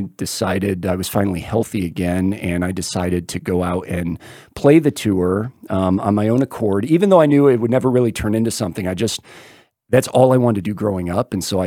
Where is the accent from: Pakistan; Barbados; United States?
United States; Vero Beach, Florida; also born or lived in Detroit; Oh, so originally I'm from Detroit. Was born there, moved to Florida when I was about 12. So I say that I'm from Florida just because the majority of my adolescence was me growing up in little, sleepy Vero Beach, Florida